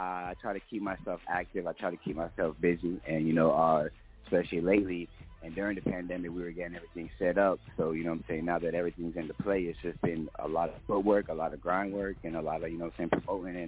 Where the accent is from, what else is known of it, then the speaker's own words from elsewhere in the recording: Florida, United States; also born or lived in Teaneck, New Jersey; I'm the only one. Actually, I was born in Jersey, in Teaneck, New Jersey. But we came down to Florida when I was like 1 or 2 years old. But everybody else, the whole fam's from New York.